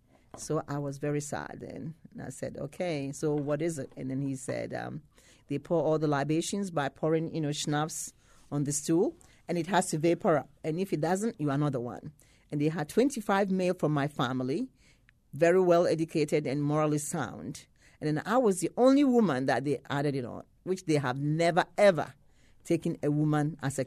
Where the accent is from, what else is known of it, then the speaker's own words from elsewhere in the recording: Ghana; Well, being a Ghanaian woman, you know, and if you have never, typical Ghanaian woman is very humble.